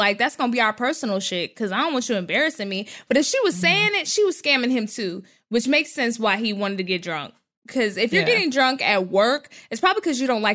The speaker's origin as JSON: {"language": "English", "region": "Texas", "country": "United States", "said": "When I was a kid, because I'm from Texas, in North Texas, there were a lot of Mormons."}